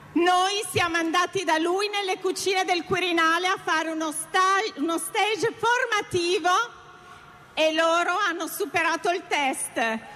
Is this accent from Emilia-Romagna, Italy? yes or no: yes; Modena, Emilia-Romagna, Italy; Noi siamo i vicini di casa vostri, noi veniamo da Modena